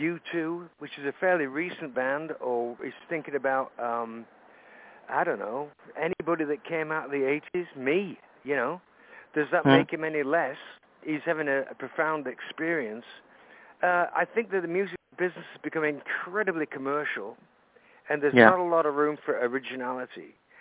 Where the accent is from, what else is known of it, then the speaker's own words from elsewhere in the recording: Lancaster, North West England, United Kingdom; Well, they're from Manchester, and I'm from Lancaster, which is like 20 miles away.